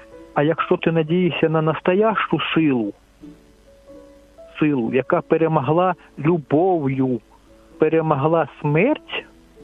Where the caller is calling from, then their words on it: Kraków, Lesser Poland, Poland; Зараз телефоную я з Кракова.